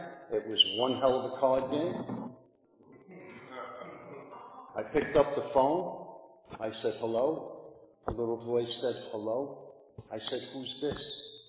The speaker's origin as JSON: {"language": "English", "town": "Brooklyn", "region": "New York", "country": "United States", "tie": "born or raised there", "said": "Growing up in Brooklyn, I'm unscarred by education. In Brooklyn, we thought Moby Dick was a venereal disease."}